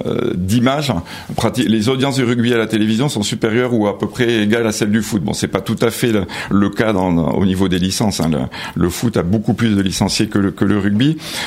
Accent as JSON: {"language": "French", "town": "Toulouse", "region": "Occitanie", "country": "France", "said": "Alors moi je suis toulousain"}